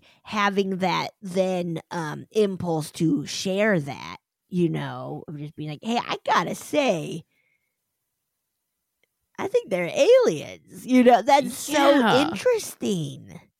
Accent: Virginia Beach, Virginia, United States; I grew up in Virginia Beach, Virginia. I was like, VA. Oh, yeah. Virginia. In the 90s.

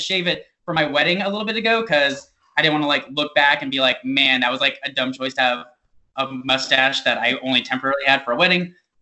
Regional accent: Jacksonville, Florida, United States; Yep, I was born and bred here for 31 years at a hospital called Memorial Hospital.

